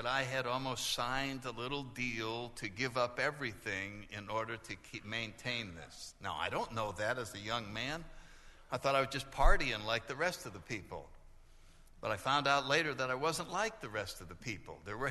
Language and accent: English; New Haven, Connecticut, United States; And I was 19 years old. I grew up in New Haven. I was a freshman at Yale